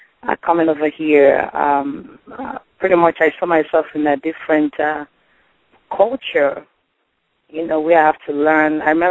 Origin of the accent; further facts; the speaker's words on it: Nigeria; moved away as an adult; I got married, you know, while I was in Nigeria